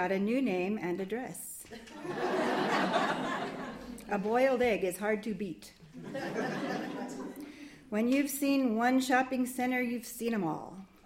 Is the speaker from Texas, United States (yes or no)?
no; California, United States; accent: Valley Girl; sent me to Village Christian School in the San Fernando Valley. And yes, I do sometimes fall into my Valley Girl accent.